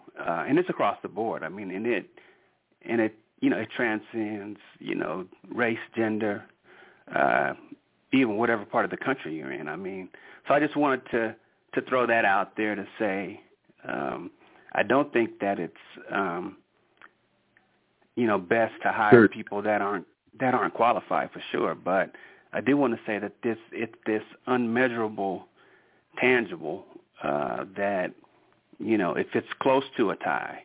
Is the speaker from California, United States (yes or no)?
yes; Oakland, California, United States; now in Denver, United States; I'm actually in Denver, Colorado, but I'm from Oakland.